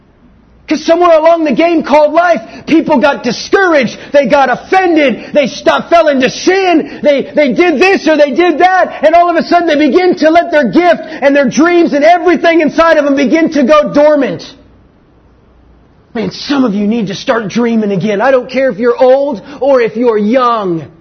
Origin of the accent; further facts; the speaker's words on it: California, United States; Was to go to USC. Because I was from Southern California.